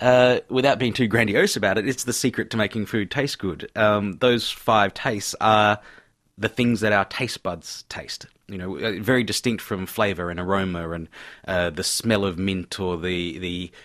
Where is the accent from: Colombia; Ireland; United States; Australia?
Australia; Adelaide, South Australia; also born or lived in Malaysia; growing up, I grew up in Adelaide and in Malaysia and various other places.